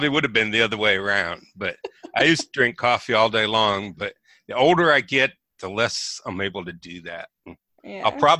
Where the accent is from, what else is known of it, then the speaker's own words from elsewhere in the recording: Roanoke, Virginia, United States; also born or lived in Buffalo; now in Pittsburgh, United States; In the past of, well, I was born in Buffalo. So, and I lived there long enough to be a lifelong Bills and Sabres fan. And then we moved to Roanoke, Virginia, which is where I call home.